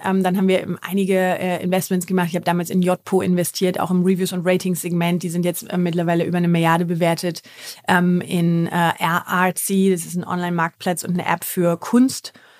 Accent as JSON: {"language": "German", "country": "Germany", "said": "Kannst ja als Deutscher, kommst du nicht so einfach an coole US-Firmen"}